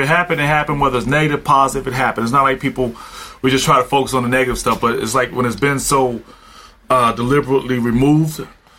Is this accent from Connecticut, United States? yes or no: yes; Connecticut, United States; I'm from Connecticut. My grandmother was raised in the South